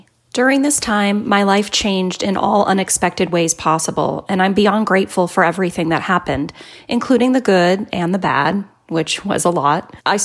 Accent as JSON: {"language": "English", "country": "Brazil", "said": "I'm from Brazil"}